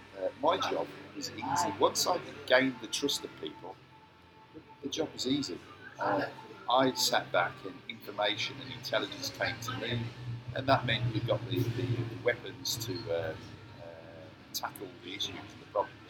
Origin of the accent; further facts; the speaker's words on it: Scotland, United Kingdom; born there; now in Solihull, United Kingdom; I live in a place called Solihull near Birmingham. But I was born in Scotland, and I've always had a passion for being Scottish.